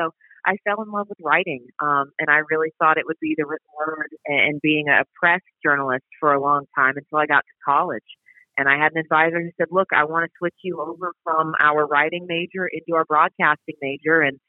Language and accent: English; Atlanta, Georgia, United States; Oh man, I grew up in Atlanta, but my mom is from New England